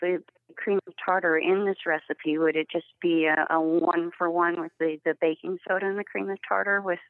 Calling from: Bedford, Massachusetts, United States; I am calling from Bedford, Massachusetts.

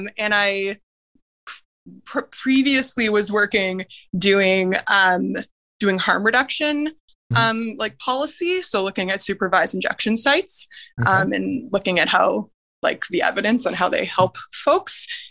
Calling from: Toronto, Ontario, Canada; I'm calling from Toronto.

